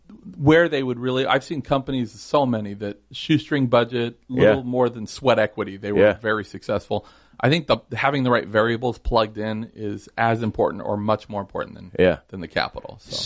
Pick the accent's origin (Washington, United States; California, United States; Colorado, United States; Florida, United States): California, United States; Los Angeles; The short version is I'm from Los Angeles. I grew up in a very broken, abusive, alcoholic, you know, situation.